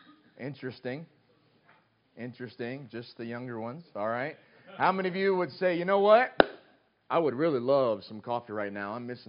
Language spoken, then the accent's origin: English; Southeast, United States; Well, I'm from the Southeast, the Deep Southeast.